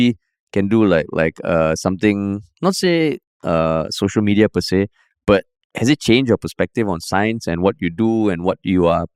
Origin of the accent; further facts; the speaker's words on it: United States; accent: American; Actually, my natural accent is American lah. This is my Singlish put on accent.